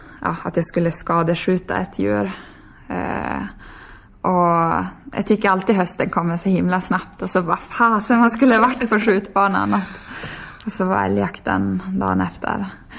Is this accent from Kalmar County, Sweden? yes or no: no; Tärendö, Norrbotten County, Sweden; now in Sundsvall, Sweden; det vet man ju hemma i Tären, då är det ju i stort sett varenda biltur som man stöter på några renar